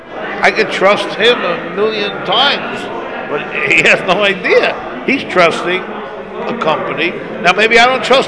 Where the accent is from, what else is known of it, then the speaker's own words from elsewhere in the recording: United States; now in Israel; I'm coming from America, man. I never heard of not being able to buy oranges 365 days a year.